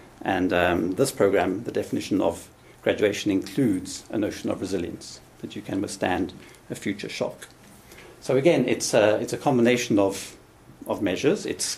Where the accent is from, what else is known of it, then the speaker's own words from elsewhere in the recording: South Africa; In South Africa, we have, I'm South African